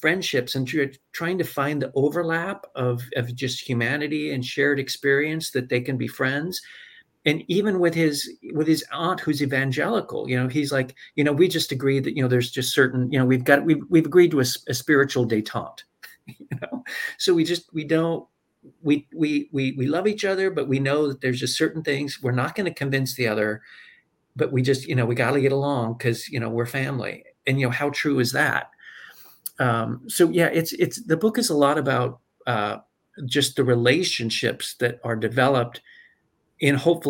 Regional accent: Idaho, United States; Well, and I grew up in Idaho, and so there's plenty

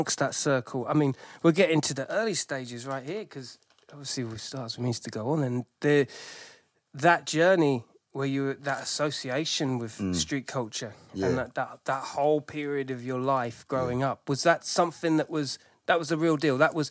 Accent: Crawley, South East England, United Kingdom; I was from Crawley, and that was a very similar thing.

